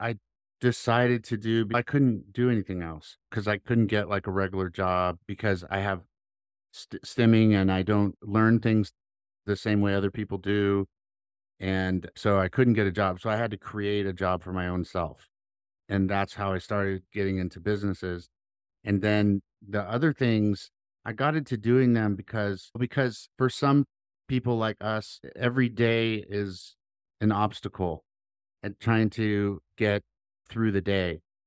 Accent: Oakland, California, United States; And we grew up in Oakland, California, which is in the 80s. It was a dangerous place to be.

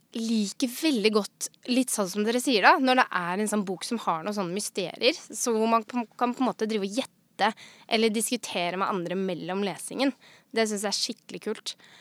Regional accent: Son, Akershus, Norway; Jeg er 38 år, så vidt jeg husker. Ja, det stemmer det. Ja. Og så kommer jeg fra et lite sted som heter Son, og det ligger mellom, mellom Drøbak og Moss, cirka. Sånn en lite sted ut til sjøen.

